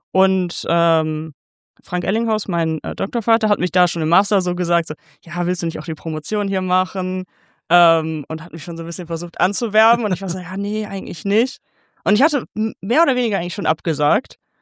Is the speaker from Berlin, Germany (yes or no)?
no; Wuppertal, North Rhine-Westphalia, Germany; born there; Und als gebürtige Wuppertalerin